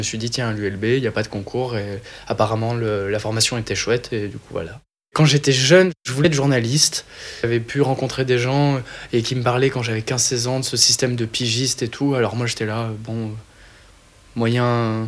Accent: France; moved away as an adult; now in Brussels, Belgium; je suis un Français de 25 ans qui vit à Bruxelles parce qu'il est venu faire des études de journalisme à l'ULB.

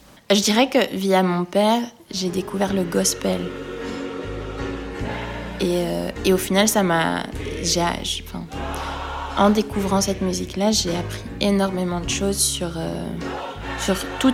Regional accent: Belgium; La Belgique, voilà, c'est là où j'ai grandi, c'est là où j'ai ma famille avec laquelle je suis proche

